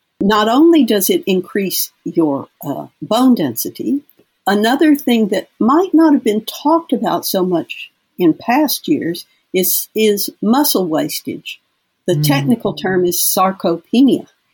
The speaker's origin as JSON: {"language": "English", "region": "Texas", "country": "United States", "said": "I'm from Texas. And in Texas, if you want to talk to somebody and you're outside, you just squat down and talk to them."}